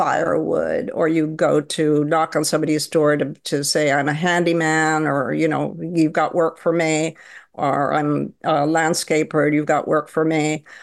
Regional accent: Peru; English is a second language; I remember as a child in Peru, growing up in Peru

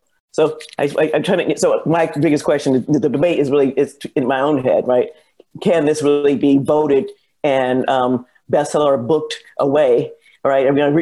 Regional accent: California, United States; now in Austin, United States; And then I'm from California.

